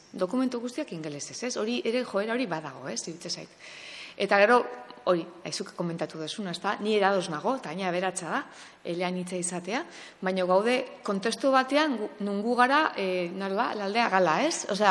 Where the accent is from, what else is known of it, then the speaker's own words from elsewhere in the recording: Basque Country, Spain; gu euskalduna gara, baina baina gaude munduan, ez? Eta mundu hortan naturaltasunekin, ba, hiru edo frantsesa, euskara eta gaztelera gure hizkuntzak bezala, eta ingelesa beharrezko zerbait ere